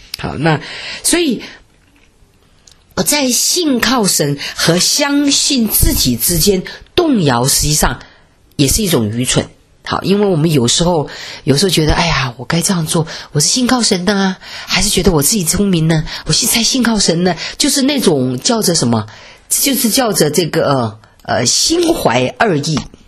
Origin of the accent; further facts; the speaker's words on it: Wuhan, Hubei, China; 所以我们武汉人也不容易哈